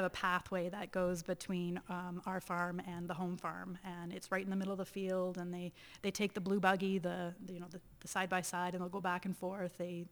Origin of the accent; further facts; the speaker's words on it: Auburn, Ontario, Canada; I was born and raised just outside of Auburn, Ontario, on a dairy farm. My parents were immigrants. I'm a first generation Canadian.